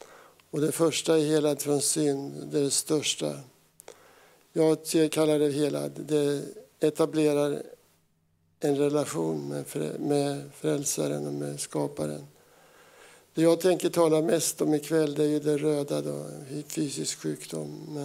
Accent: Södermanland, Sweden; Jag är uppväxt i Sörmland, så jag har varit och sjungit i kyrkan.

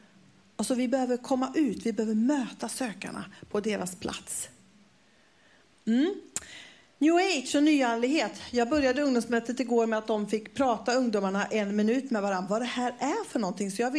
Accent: Skara, Västra Götaland County, Sweden; Jag är från Skara ursprungligen.

